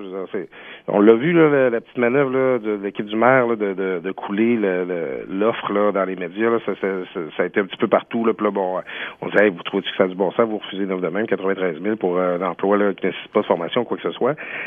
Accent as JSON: {"language": "French", "region": "Quebec", "country": "Canada", "lives_now": "Quebec City, Canada", "said": "Moi, je viens du Lac-Saint-Jean. Et bon, là, c'est, je m'en vante pas nécessairement en étant à Québec."}